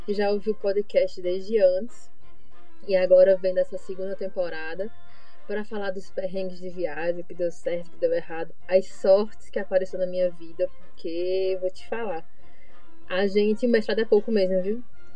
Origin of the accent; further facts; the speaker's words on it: Pernambuco, Brazil; Então, eu sou cria do interior. Então, assim, sou do interior de Pernambuco